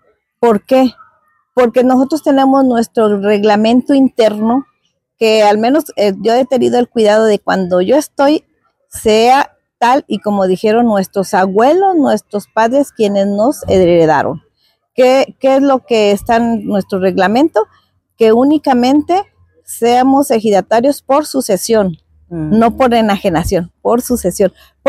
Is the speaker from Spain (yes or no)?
no; Tlaltizapán, Morelos, Mexico; del municipio de Tlaltizapán, Morelos, ejido Bonifacio García.